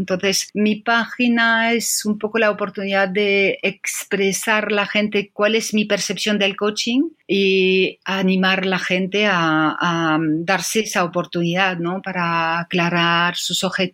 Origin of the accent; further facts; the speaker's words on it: France; Spanish is a second language; moved away as an adult; now in Madrid, Spain; entonces francesa, llevo ya casi 20 años en Madrid